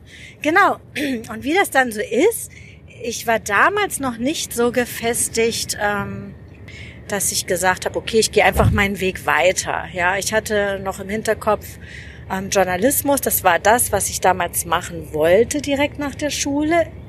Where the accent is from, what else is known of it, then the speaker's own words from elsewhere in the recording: Berlin, Germany; Ich komme ja aus Berlin und bin dann zurückgegangen